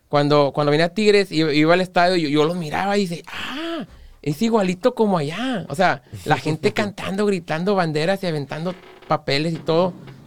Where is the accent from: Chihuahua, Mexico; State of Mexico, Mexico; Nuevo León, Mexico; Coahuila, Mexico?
Nuevo León, Mexico; San Nicolás de los Garza; como yo soy de San Nicolás, a mí, de chiquito, cuando estaba ya en San Nicolás, a mí me tocó verlos.